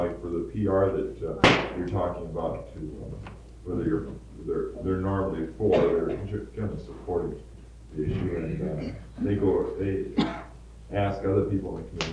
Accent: Dallas, Texas, United States; Dallas, I'm from Dallas, Texas

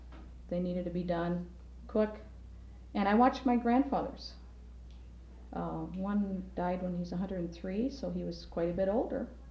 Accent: Decorah, Iowa, United States; I grew up then in Decorah

